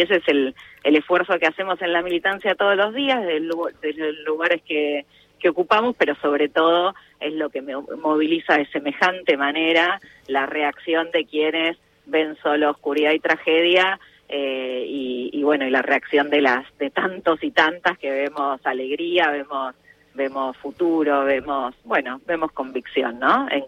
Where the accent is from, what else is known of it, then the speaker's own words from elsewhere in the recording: Argentina; porque soy peronista, que el enorme desafío que tenemos como argentinos y argentinas